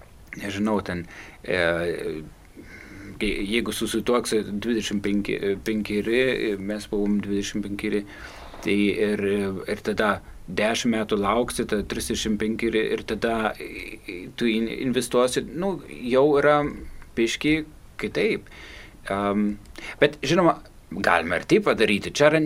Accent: Germany; Lithuanian is a second language; aš esu vokietis, Diana lietuvė ir mes susituokim Vokietijoje

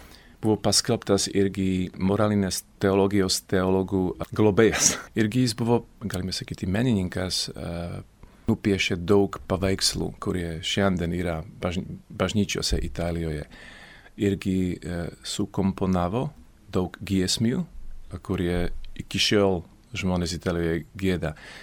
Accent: Slovakia; Lithuanian is a second language; now in Lithuania; Mes esam iš Slovakijos.

